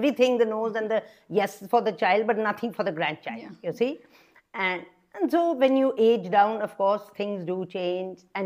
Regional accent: Kolkata, West Bengal, India; I'm from Calcutta. I played basketball there.

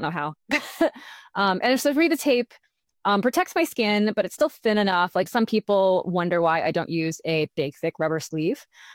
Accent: Maine, United States; I grew up outside of Acadia National Park, which has incredible climbing.

